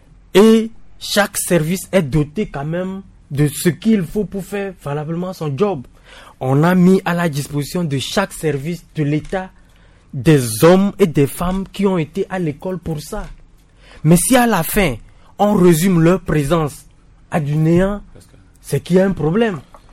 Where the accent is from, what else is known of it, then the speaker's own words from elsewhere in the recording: Togo; j'ai l'impression quand même que chez nous au Togo